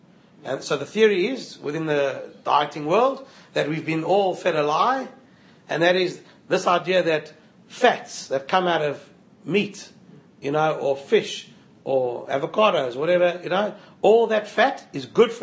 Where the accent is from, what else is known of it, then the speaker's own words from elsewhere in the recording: Johannesburg, Gauteng, South Africa; So growing up in Johannesburg, for example